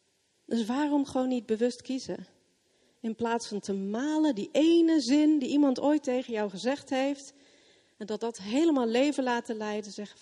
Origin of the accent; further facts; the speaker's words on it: Switzerland; terugkijken naar het dorp waar ik opgegroeid ben in Zwitserland.